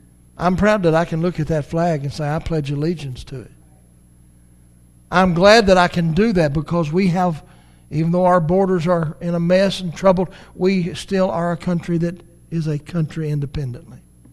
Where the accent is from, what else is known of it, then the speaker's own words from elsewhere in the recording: United States; I'm an American, and I have citizenship also in heaven.